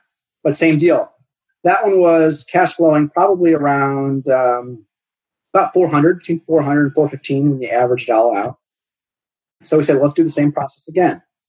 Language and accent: English; Cleveland, Ohio, United States; And I kind of know the area because I grew up in Cleveland, or just east of Cleveland.